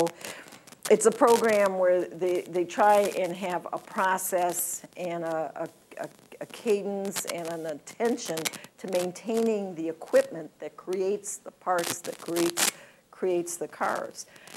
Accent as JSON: {"language": "English", "country": "United States", "said": "No. We're American workers."}